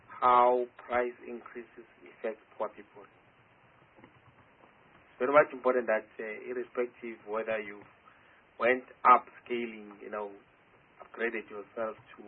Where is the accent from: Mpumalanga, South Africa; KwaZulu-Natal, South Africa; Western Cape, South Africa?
Mpumalanga, South Africa; I'm from Mpumalanga